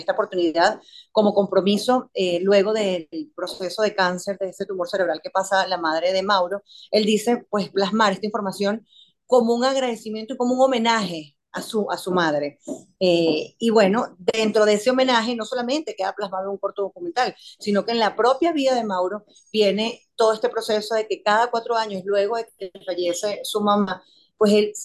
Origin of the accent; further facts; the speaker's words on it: Venezuela; now in United States; como todo venezolano, uno busca diferentes opciones e incluso entrar a mercados totalmente distintos, totalmente desconocidos para mí